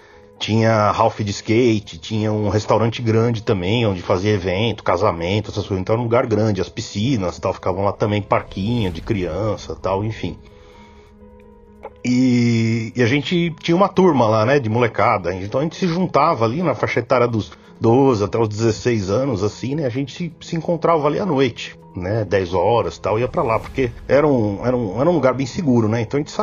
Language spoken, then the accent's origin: Portuguese; São Paulo, Brazil; sou de São Paulo